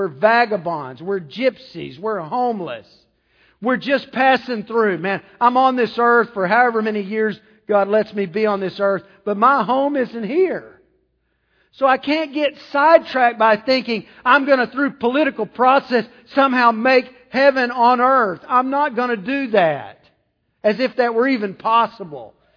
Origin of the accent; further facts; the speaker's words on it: Texas, United States; I love Texas. I grew up in Texas. I'm from Texas. Texas ain't home. I love Louisiana. I've lived in Louisiana 16 years.